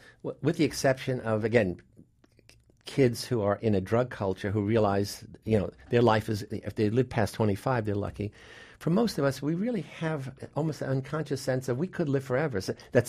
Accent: New York City, New York, United States; The other personal influence is I grew up in the South Bronx from a family of Sicilian origin.

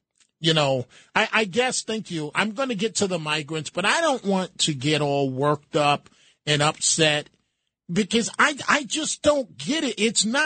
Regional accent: New York, United States; I guess because I'm a New Yorker

